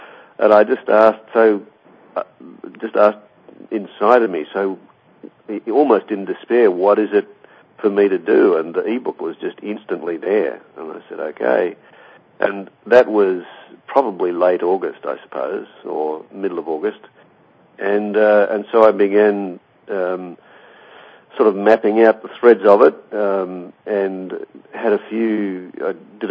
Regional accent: Melbourne, Victoria, Australia; the people who made The Secret actually come from my hometown of Melbourne

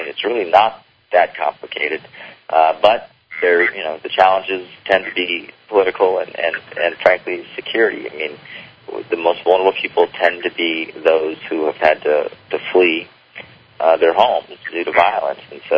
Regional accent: United States; But as an American, I think you should be proud

